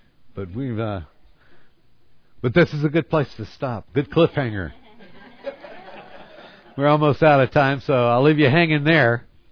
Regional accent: Texas, United States; Kadesh, or Kadesh, I'm from East Texas, so I say Kadesh, right?

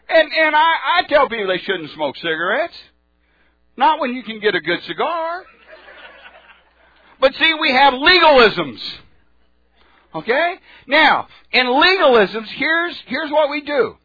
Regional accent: Houston, Texas, United States; And when I grew up in Houston, and that's where Herman and I met, and we both grew up in Houston, I've known Herman for about 45 years or so.

